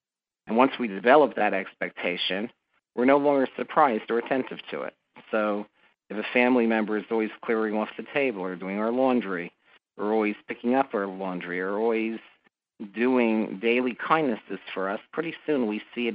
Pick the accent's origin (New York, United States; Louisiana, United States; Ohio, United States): New York, United States; As a New Yorker who doesn't often see such beauty